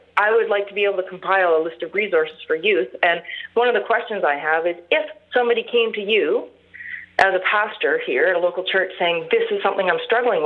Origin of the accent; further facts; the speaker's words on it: Toronto, Ontario, Canada; a little while ago, I came from Toronto, so and was a very active, politicized person in Toronto.